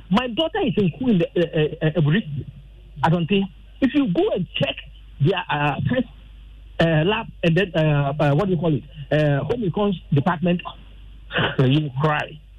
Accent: Ghana; You regret being a Ghanaian.

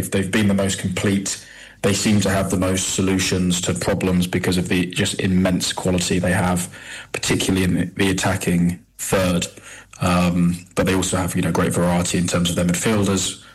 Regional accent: England, United Kingdom; As an Englishman, I was pretty worried about the English route via Mexico

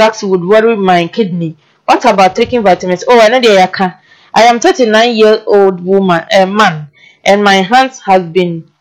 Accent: Nungua, Greater Accra, Ghana; from Nungwa.

